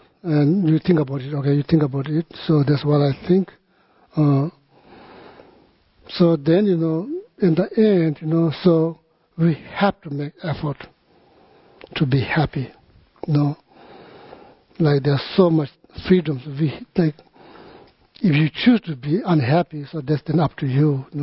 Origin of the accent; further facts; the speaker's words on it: Tibet, China; English is a second language; But, you know, as a Tibetan, as an American, doesn't matter.